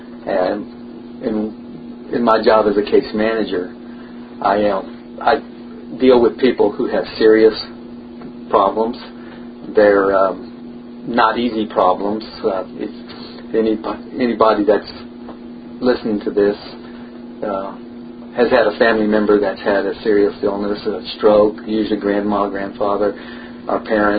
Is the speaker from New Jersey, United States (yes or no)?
no; Houston, Texas, United States; Well, as a long-term Houstonian, lifelong Houstonian, raised overnight, born and raised in the East End, and I have a passion for this city.